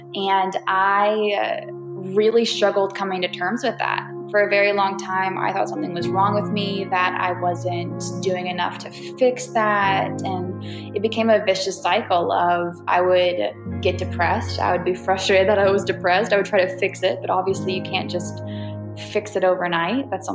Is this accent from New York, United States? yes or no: no; Fayetteville, Arkansas, United States; So I was born and raised in Fayetteville, Arkansas, rodeo home of the Ozarks. And I was baptized in a horse trough